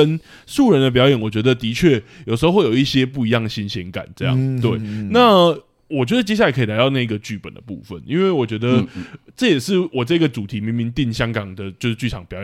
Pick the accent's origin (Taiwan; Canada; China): Taiwan; 就是我是台湾人